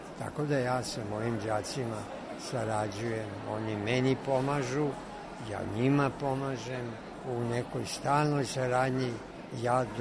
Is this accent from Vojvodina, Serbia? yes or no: no; Belgrade, Serbia; Ja sam rođen u Beogradu, tu sam porastao, učio školu, ceo radni vek proveo ovde.